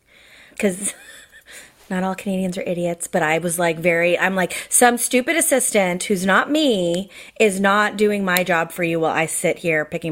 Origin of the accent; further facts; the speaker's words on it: Massachusetts, United States; So I grew up outside of Boston, went to prep school, as many do, went away to private university, and then got a job in advertising in the Boston area.